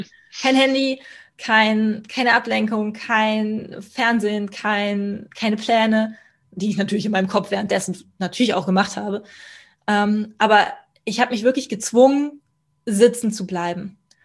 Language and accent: German; Kempten, Bavaria, Germany; okay, dann ich bleibe in Kempten, in meiner Heimatstadt.